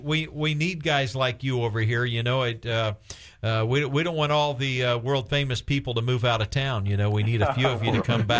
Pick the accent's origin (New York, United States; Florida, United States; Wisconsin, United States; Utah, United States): Florida, United States; Fort Myers; born there; I was born in Fort Myers. Listen, I started out over there